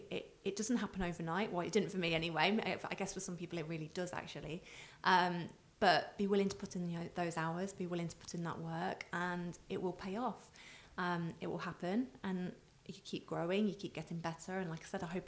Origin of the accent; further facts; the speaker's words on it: Midlands, United Kingdom; I'm from the Midlands, so like Leicester and Birmingham, it's quite easy there. But I live in a small town